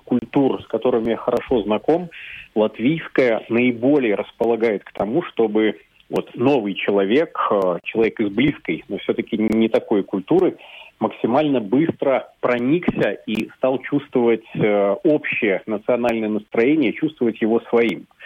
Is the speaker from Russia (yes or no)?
no; Belarus; now in Riga, Latvia; Конечно, я белорус. Я белорус и по рождению, и по паспорту